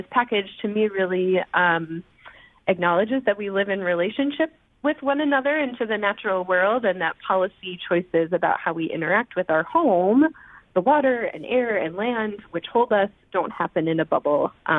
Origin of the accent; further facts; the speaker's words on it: Duluth, Minnesota, United States; reflecting on growing up in Duluth, where January was a solid negative 12 degrees throughout the entire month.